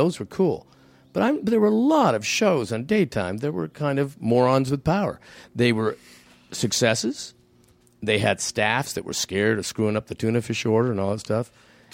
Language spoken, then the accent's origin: English; Hamilton, Ontario, Canada; there was a guy I knew on this when I grew up in Hamilton. He had a voice that would go high and then low. He was a neighbor.